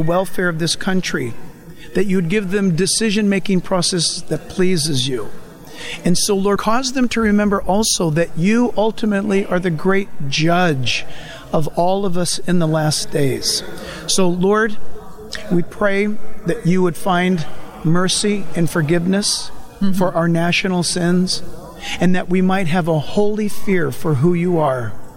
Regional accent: United States; born there; And so if that's a Christian nationalist, then that's what I am. I was born in America.

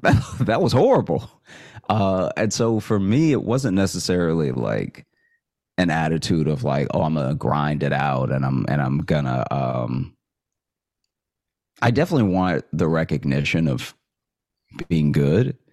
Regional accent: Alexandria, Louisiana, United States; So I grew up in Alexandria, and I went to college in Shreveport, Louisiana.

